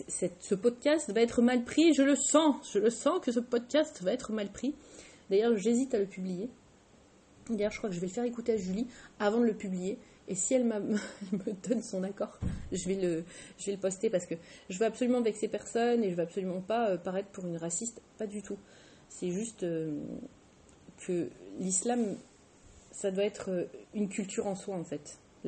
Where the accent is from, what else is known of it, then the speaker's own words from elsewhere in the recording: France; moi, je suis française, je suis convertie à l'islam